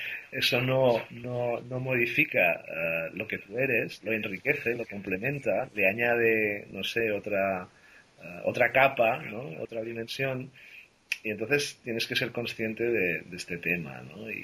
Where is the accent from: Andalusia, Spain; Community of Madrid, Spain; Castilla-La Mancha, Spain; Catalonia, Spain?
Catalonia, Spain; accent: Catalan; Yo quiero seguir siendo español o catalán, uh-huh, incluso cuando escribo en inglés. Yo, uh-huh, quiero seguir teniendo algo de acento catalán cuando hablo en español o en castellano.